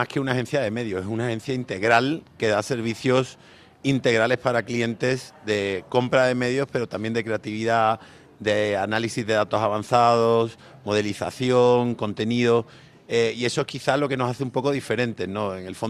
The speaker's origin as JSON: {"language": "Spanish", "region": "Andalusia", "country": "Spain", "lives_now": "Colombia", "said": "llevo 9 meses en el país, soy español, como podéis notar, andaluz, para más señas"}